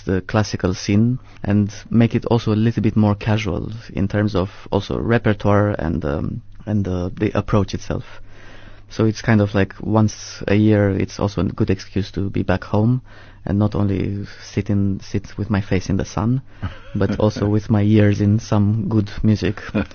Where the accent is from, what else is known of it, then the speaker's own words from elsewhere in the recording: Piatra Neamț, Neamț County, Romania; English is a second language; It's my hometown called Piatra Neamț. It's in the north, in the Carpathian Mountains, quite close to Ukraine, actually.